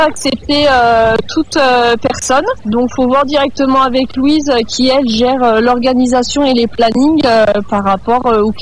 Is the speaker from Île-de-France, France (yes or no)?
no; Arleuf, Bourgogne-Franche-Comté, France; Parce que déjà, moi je suis d'Arleuf